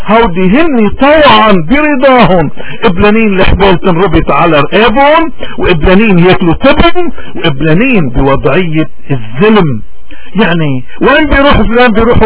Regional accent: Lebanon; نحن مشكلتنا كلبنانيين انه اكترية شعبنا غنم

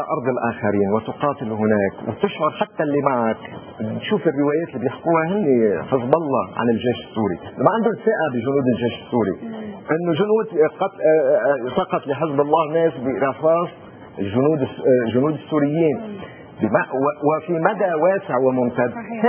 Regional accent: Lebanon; انا كمواطن لبناني

